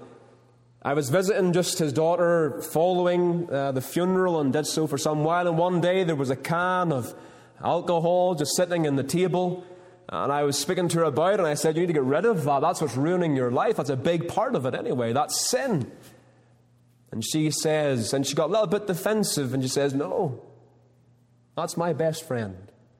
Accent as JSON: {"language": "English", "town": "Larne", "region": "Northern Ireland", "country": "United Kingdom", "tie": "born or raised there", "said": "it's a young person in my hometown, in my town of my calling in Larne there"}